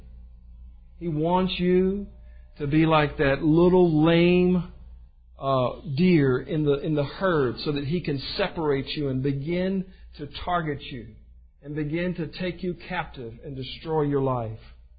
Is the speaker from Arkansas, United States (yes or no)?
no; Virginia, United States; I grew up in Virginia.